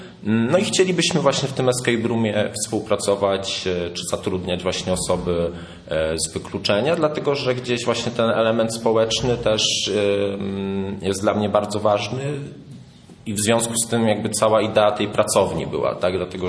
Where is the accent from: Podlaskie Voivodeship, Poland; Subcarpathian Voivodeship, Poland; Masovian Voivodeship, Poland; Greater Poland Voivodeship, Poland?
Greater Poland Voivodeship, Poland; Poznań; jako że pochodzę z Poznania, była mi bliska bardzo idea pani Kulczyk